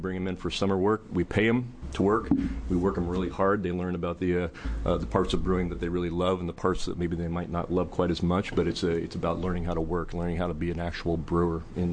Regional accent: Oregon, United States; I grew up in Oregon.

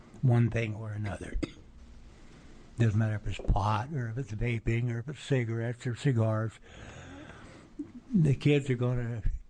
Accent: Jefferson, United States; I'm from Jefferson, which is 20 miles away.

